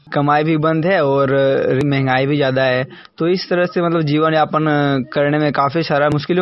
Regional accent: India; मैं उरबा गांव के जगह प्रखंड जम्मू जिला के निवासी हूं। मेरा उम्र 25 वर्ष है।

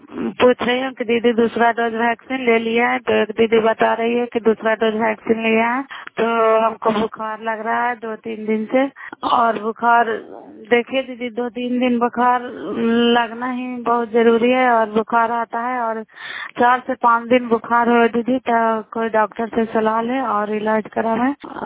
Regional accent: Bihar, India; नालंदा जिला कराय ब्लॉक मकरासा पंचायत के निवासी हूँ

